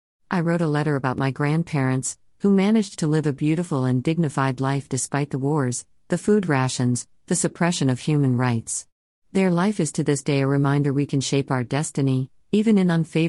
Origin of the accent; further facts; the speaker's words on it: Glenorchy, Tasmania, Australia; I grew up in Glenorchy, Tassie. My parents lived on a little piece of land, half cherry orchard, half vineyard, a few hundred feet from the Cadbury factory.